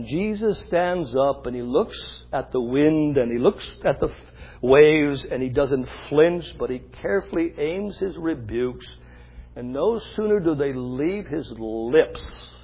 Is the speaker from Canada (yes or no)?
yes; Canada; Growing up in Canada, we had a few fishing expeditions with my father.